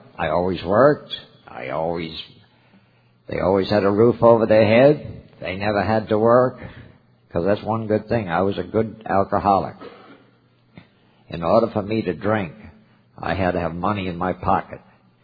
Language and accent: English; Port Charlotte, Florida, United States; I'm from Port Charlotte, Florida.